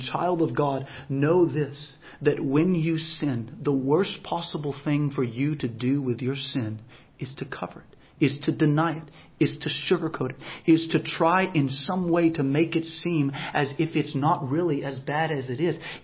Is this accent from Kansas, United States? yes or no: no; Texas, United States; I'm from Texas. I've ridden horses. I know a little bit about them.